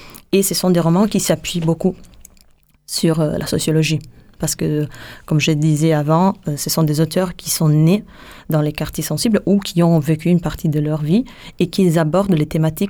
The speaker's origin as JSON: {"language": "French", "country": "Italy", "said": "parce que je suis italienne"}